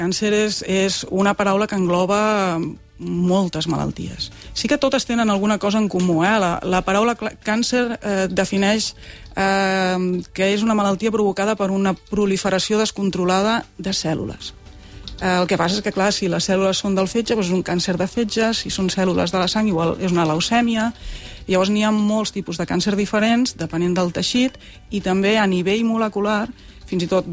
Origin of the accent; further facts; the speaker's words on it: Monistrol de Montserrat, Catalonia, Spain; now in Manresa, Spain; jo sóc de Monistrol de Montserrat, ara visc a Manresa